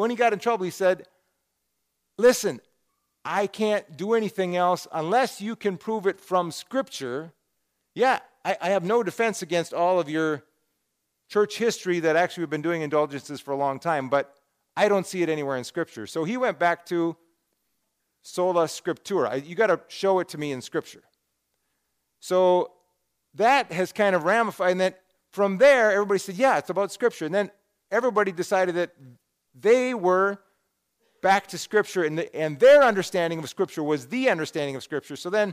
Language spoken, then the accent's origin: English; Cloquet, Minnesota, United States; This is kind of how I grew up. I grew up in the Fellowship of Christian Assemblies, which is this group of Pentecostal churches in Cloquet, Minnesota, and this is how I misunderstood when I was growing up.